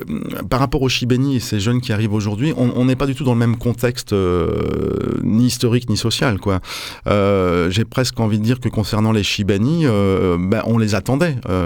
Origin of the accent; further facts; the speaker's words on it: Île-de-France, France; born there; also born or lived in Brittany; Voilà, je suis français. Je m'inscris bien tanké ici. Je me définis pas d'une zone. Enfin, j'ai pas une attache spécifique. Je suis né en région parisienne. J'ai vécu longtemps en Bretagne.